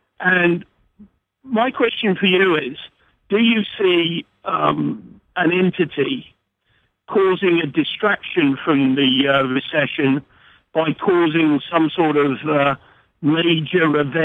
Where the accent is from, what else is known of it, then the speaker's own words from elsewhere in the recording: England, United Kingdom; I came over with Captain Cook, and I ducked. So, originally from England.